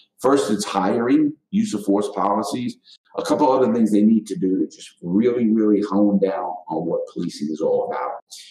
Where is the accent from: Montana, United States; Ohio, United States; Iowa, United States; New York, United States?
New York, United States; I'm an ex-con, I'm from New York.